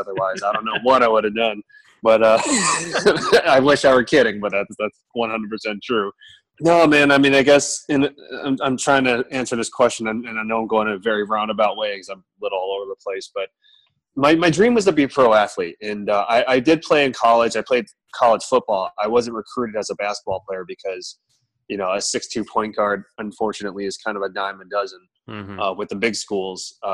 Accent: Chicago, Illinois, United States; I grew up in Chicago. So, I mean, that's a very sports heavy town. And I grew up in the 90s, so that's, you know, the Michael Jordan, you know, era.

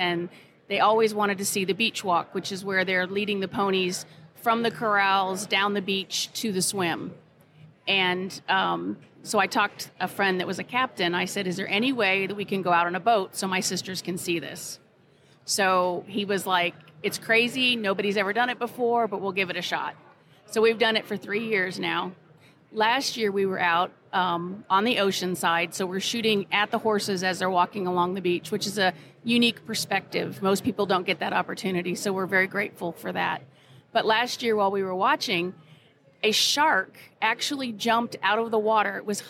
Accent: Florida, United States; I was raised in Florida. We had a house on the bayou, which was off just a finger off of the ocean.

